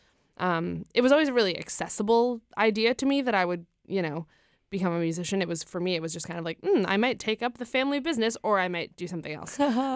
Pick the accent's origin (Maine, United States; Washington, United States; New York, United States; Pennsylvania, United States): Maine, United States; South Berwick; Yes, that's right. I'm from South Berwick, Maine.